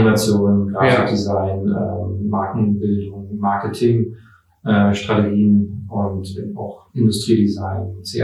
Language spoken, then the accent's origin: German; Schwerin, Mecklenburg-Vorpommern, Germany; born there; gebürtiger Schweriner auch, bin mittlerweile 35 Jahre alt